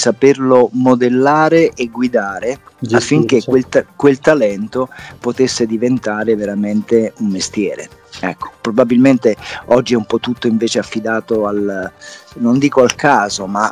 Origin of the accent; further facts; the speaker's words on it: Agropoli, Campania, Italy; born there; accent: Campanian; nel mio dialetto, che è campano. Io sono nato ad Agropoli, in provincia di Salerno